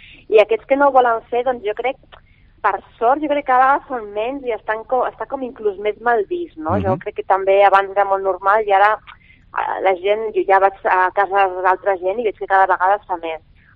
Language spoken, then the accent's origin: Catalan; Catalonia, Spain; Sí, jo crec que com a catalana, i t'ho dic orgullosa